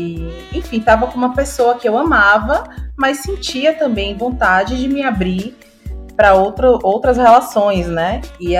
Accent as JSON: {"language": "Portuguese", "town": "Salvador", "region": "Bahia", "country": "Brazil", "said": "sou de Salvador também. Estou aqui em pleno verão de Salvador."}